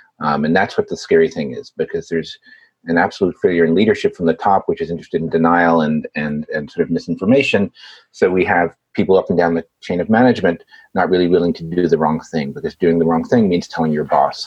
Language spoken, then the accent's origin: English; New York City, New York, United States; So New York is not a bad place. I think as a New Yorker, I think it's a fine place to live.